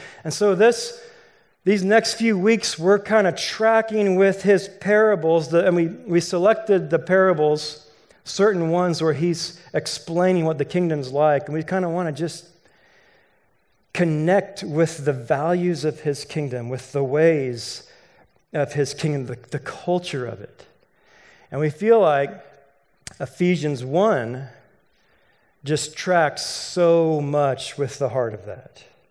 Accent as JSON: {"language": "English", "town": "Valley Center", "region": "Kansas", "country": "United States", "said": "I'm from Valley Center, Kansas. We drove to Valley Center to be with my family"}